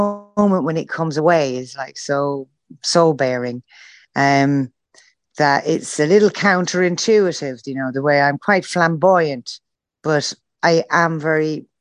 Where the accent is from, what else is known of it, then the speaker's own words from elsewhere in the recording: Ireland; also born or lived in Sheffield; now in United Kingdom; I grew up in Sheffield. I grew up in Ireland.